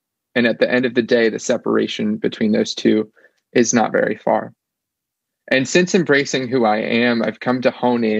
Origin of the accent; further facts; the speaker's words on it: the South, United States; the queerness that I had been taught about growing up in the South, growing up in conservative Christianity